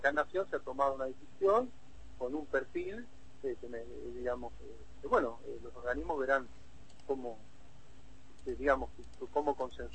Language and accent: Spanish; La Plata, Buenos Aires Province, Argentina; yo soy platense